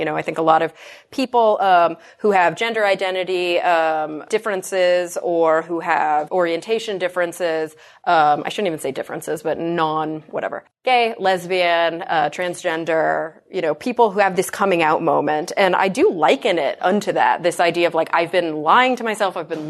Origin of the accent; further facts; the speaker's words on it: Dallas, Texas, United States; growing up in the Bible Belt and the suburbs of Dallas in a Mormon family